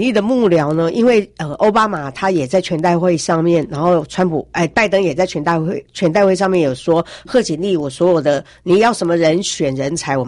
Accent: Taiwan; 我们台湾人都比较重要考虑应该是谁当选对我们比较好。

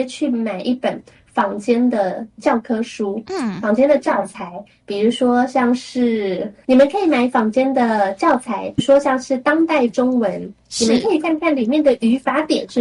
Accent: Taiwan; 我们投胎成为台湾人就是一大幸运，我们会说中文就是一大优势

